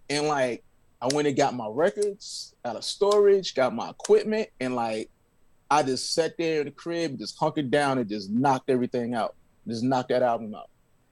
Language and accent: English; Charlotte, North Carolina, United States; also born or lived in Washington, D.C. / New York; I'm originally from Charlotte. So I'm a transplant, but I'm back and forth, like, you know, D.C. and New York, like, a lot.